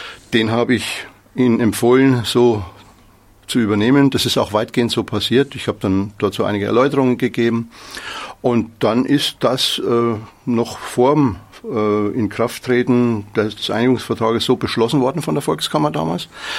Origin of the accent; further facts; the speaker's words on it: Bavaria, Germany; born there; now in Erfurt, Germany; Ich bin in Bayern geboren, werde in Kürze 70 Jahre alt